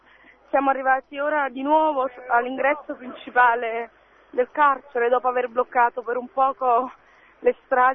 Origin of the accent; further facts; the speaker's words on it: Campania, Italy; Noi dalla Campania veniamo sia da Napoli che da Caserta.